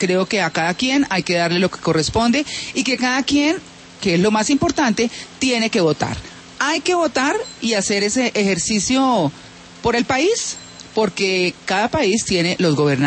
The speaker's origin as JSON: {"language": "Spanish", "country": "Colombia", "said": "nosotros tenemos un gran problema como colombianos."}